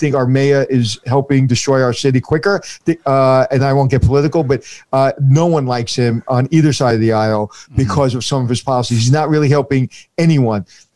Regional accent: Brooklyn, New York, United States; New York opened its heart up for me, even though I grew up in Brooklyn

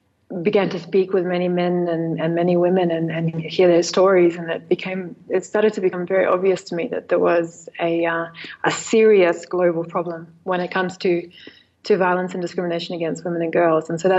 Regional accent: Perth, Western Australia, Australia; Well, yes, I grew up in Perth, Australia

